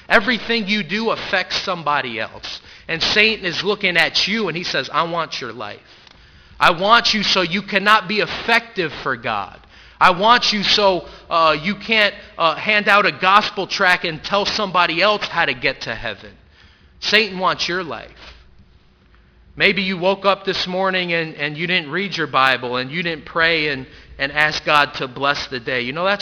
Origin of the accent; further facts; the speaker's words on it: New York City, New York, United States; You know, I grew up in New York City. I said this briefly in Sunday school, but I grew up in New York City.